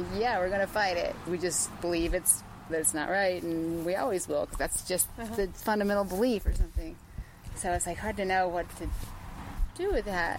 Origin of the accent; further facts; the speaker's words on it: the South, United States; I grew up in the Bible Belt